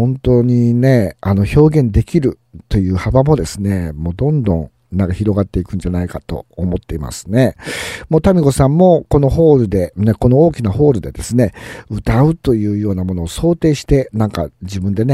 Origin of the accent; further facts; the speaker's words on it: Aichi, Japan; この私のね、地元愛知県ね、こちらの方でもですね